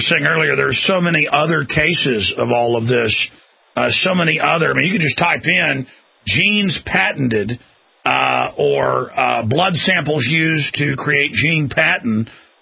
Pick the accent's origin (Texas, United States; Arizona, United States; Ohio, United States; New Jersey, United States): Texas, United States; Dallas; born there; They store my blood sample when I was born in Dallas, everybody.